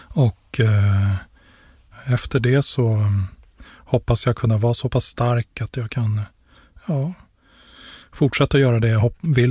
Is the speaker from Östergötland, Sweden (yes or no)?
no; Stockholm, Stockholm County, Sweden; Jag är ju uppvuxen i Stockholm. Jag åkte ju alltid tunnelbana sedan jag var liten unge.